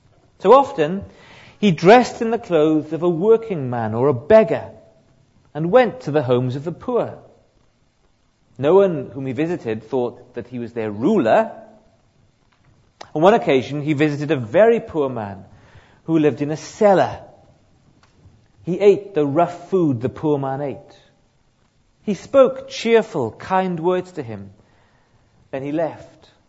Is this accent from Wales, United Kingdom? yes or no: yes; Wales, United Kingdom; accent: South Wales; I come from South Wales, in case you can't tell.